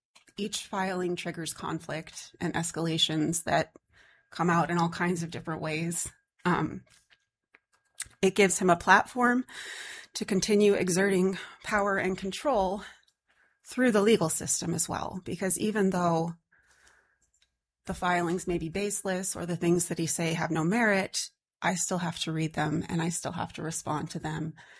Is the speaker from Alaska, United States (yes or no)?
yes; Kodiak, Alaska, United States; also born or lived in Anchorage; I'm a lifelong Alaskan. I grew up in Kodiak. I lived in Anchorage for about 18 years until I returned home with my three kids in 2021.